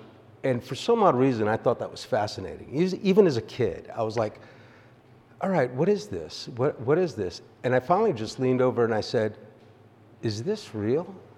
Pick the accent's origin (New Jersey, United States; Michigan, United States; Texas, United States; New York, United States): New York, United States; New York City; moved away as an adult; also born or lived in Florida / North Carolina; now in Ozark, United States; I'm originally from New York City, and I moved to Florida in 91, met my wife, Robin, and we lived there for 4 years